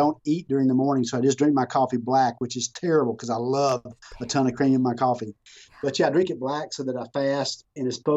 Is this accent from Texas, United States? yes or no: yes; Texas, United States; Yeah, I'm from Texas, so I love pecans.